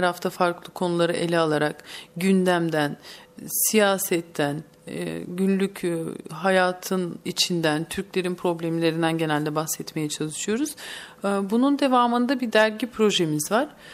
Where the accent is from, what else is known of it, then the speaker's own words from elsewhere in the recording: Kirli, Kardzhali Province, Bulgaria; now in Turkey; Aslen Bulgaristan'dan, Kırcaali bölgesinden Kirli köyündenim.